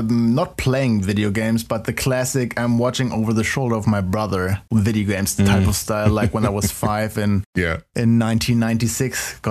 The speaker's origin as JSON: {"language": "English", "country": "Germany", "tie": "born or raised there", "said": "if you think about growing up in Germany with video games, definitely for most of us, I would say parents were still kind of, well, I would say conservative at the time."}